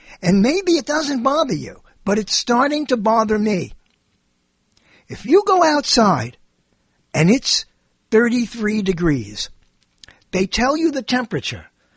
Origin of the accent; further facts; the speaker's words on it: New York City, New York, United States; I use the word hate very liberally because I'm, you know, I'm a New Yorker, and we go right for the throat most of the time.